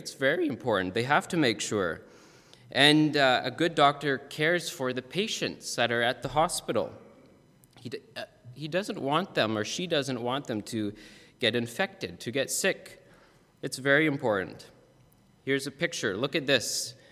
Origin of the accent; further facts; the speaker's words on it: Roselle, United States; I'm from Roselle, hour and a half away from here. Same town as Julia.